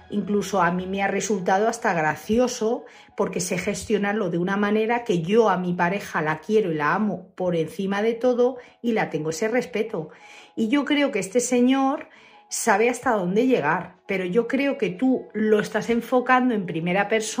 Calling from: Madrid, Community of Madrid, Spain; de Madrid.

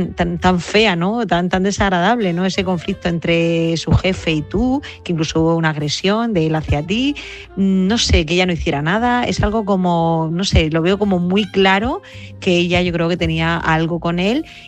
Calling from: Murcia, Region of Murcia, Spain; de Murcia.

